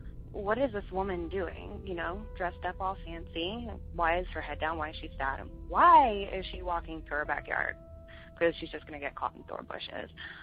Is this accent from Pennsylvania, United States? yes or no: yes; Lansdale, Pennsylvania, United States; now in Florida, United States; I'm calling from Florida. I have a quick short story for you all. My story is from Lansdale, Pennsylvania, where I'm originally from and where I grew up.